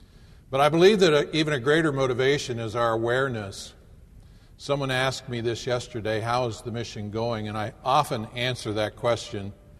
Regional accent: Ohio, United States; Now, I was born in Ohio and was reared in Ohio. I've never lived as a resident of West Virginia, but my parents moved to Ohio just about the time the Second World War began.

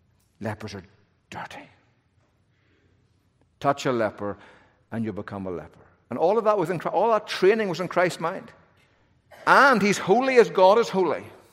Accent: Ireland; now remember, I'm Irish. My culture holds grudges for 10,000 years.

